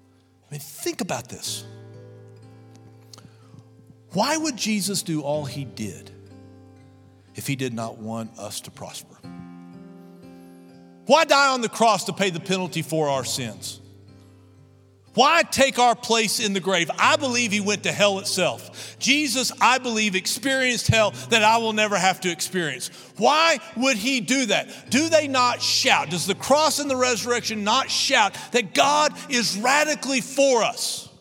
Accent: Texas, United States; We know right away, man, we are from Central West Texas.

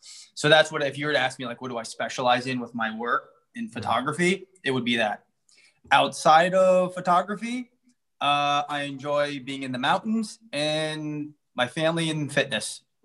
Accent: Hicksville, New York, United States; now in New York, United States; Obviously, I'm like from Hicksville, upstate New York. So I was like, I'm all about this.

